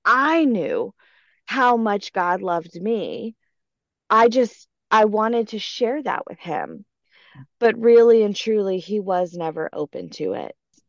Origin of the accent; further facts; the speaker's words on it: United States; I still live where all of these things took place. I stayed in my hometown. And so I remember being at the public library, and I was so excited to see him. We had gone, after school to just go study together. And as a Mexican American, we have extra hair.